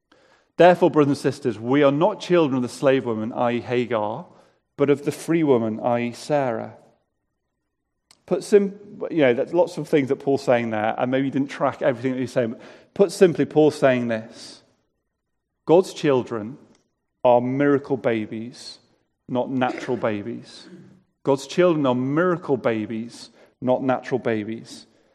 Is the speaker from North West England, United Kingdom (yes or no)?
yes; North West England, United Kingdom; Where I come from Merseyside, you can either support Liverpool or Manchester United.